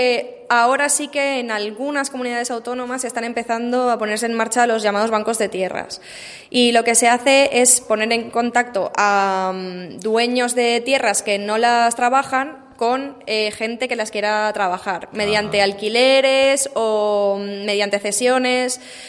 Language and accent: Spanish; Valencian Community, Spain; Pues yo vengo del país Valencia, que está en la costa este del Estado español